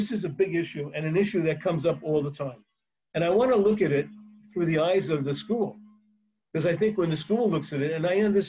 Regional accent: New York, United States; I grew up in America. I lived in New York.

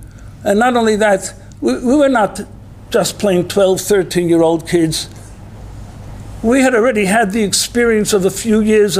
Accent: Brooklyn, New York, United States; I lived in Williamsburg. I was born in Williamsburg.

